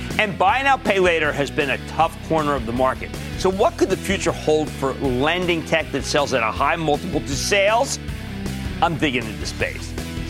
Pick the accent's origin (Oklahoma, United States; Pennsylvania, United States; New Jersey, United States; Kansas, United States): New Jersey, United States; now in New York, United States; Let's go to Jerry in my home state of New Jersey.